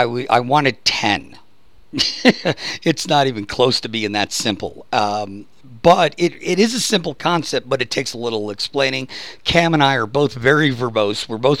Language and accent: English; New York, United States; also born or lived in Los Angeles; now in Alamogordo, United States; gave me flashbacks from my days growing up in New York and learning how to drive in LA. Yeah, I'm really happy that I live in Alamogordo.